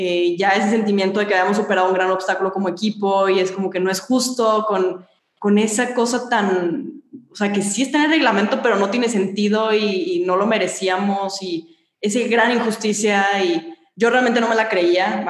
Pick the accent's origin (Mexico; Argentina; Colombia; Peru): Mexico; Monterrey, Nuevo León; Así somos las regias.